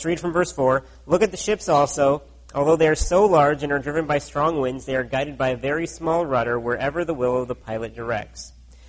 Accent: California, United States; now in Canada; But where I grew up in California, there was literally a fire season.

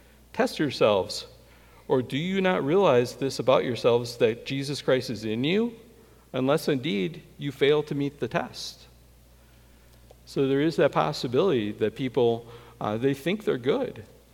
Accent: Adell, Wisconsin, United States; I grew up in Wisconsin in a small town in Wisconsin, Adel, Wisconsin, and between Milwaukee and Green Bay, 500 people

